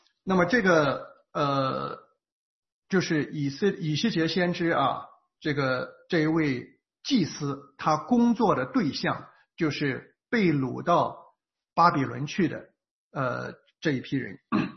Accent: China; 所以我们中国人文化为什么跟这个

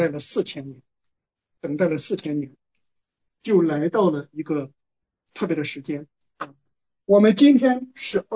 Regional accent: China; 所以，我们中国人也知道有一位老天爷，对吧？

